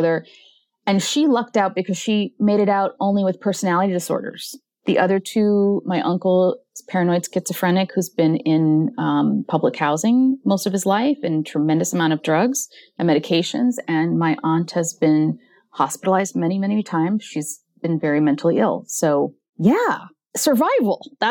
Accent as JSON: {"language": "English", "country": "United States", "said": "I'm an American, right?"}